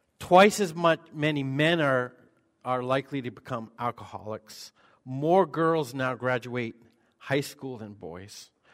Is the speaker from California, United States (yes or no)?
no; Maine, United States; So, I grew up in Maine, so I was in the woods all the time, hunting and all that stuff.